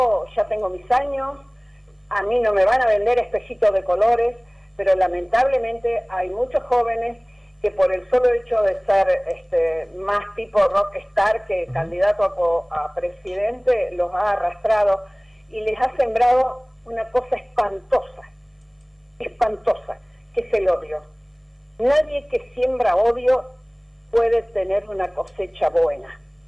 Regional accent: Argentina; me duele como argentina, me duele como veterana de Malvinas

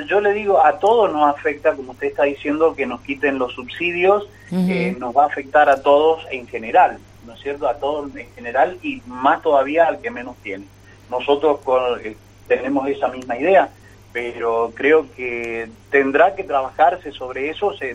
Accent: Argentina; somos todos argentinos y estamos viviendo lo que venimos viviendo hace tantos años

